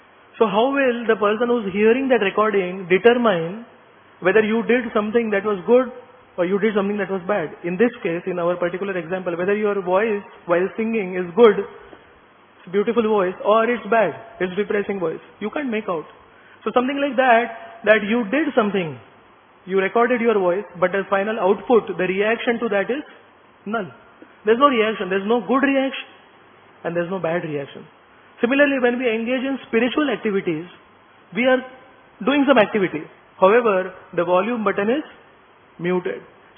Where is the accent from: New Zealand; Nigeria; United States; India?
India; Maharashtra; first language Marathi; English is a second language; In my native language, which is Marathi, there's a saying, Roz mare tala kon rade.